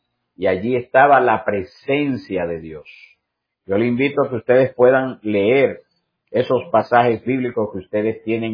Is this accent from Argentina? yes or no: no; Dominican Republic; como el caso de nosotros que somos dominicanos